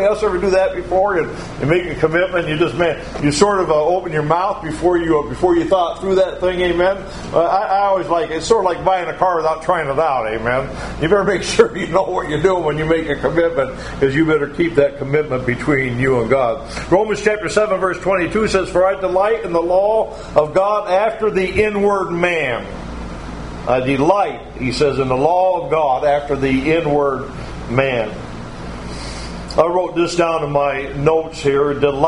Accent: Ohio, United States; also born or lived in Michigan; I know I'm from Michigan, I know that's what my plate says, but I grew up in Northeast Ohio

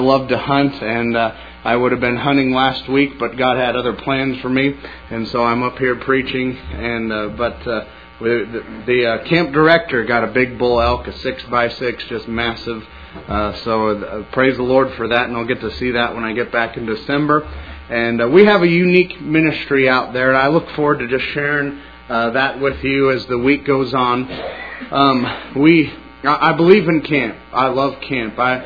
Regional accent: Apache Creek, New Mexico, United States; I'm from Apache Creek Deaf and Youth Ranch. It's the closest town to it is 20 miles, and it's about 400 people. And it's just really up in the mountains in the middle of nowhere. It's located in the largest county of New Mexico, Catron County

